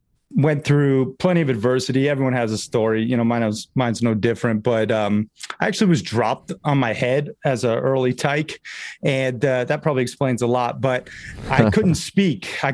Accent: Sarasota, Florida, United States; also born or lived in Red Lodge; So I grew up half in Sarasota, Florida, and then half in Red Lodge, Montana.

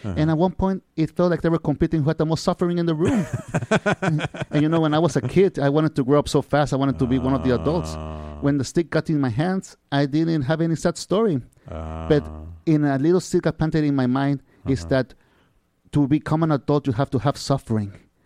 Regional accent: Tijuana, Baja California, Mexico; also born or lived in Mexico City; now in San Diego, United States; I was born in Mexico City.

